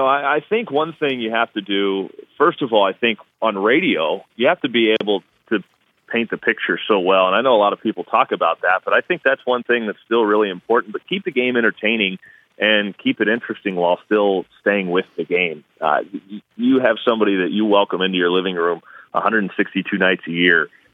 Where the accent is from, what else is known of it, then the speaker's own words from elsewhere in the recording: Kansas City, Missouri, United States; I've always, growing up, I grew up in Kansas City, so Denny Matthews was the guy that I grew up listening to as a kid.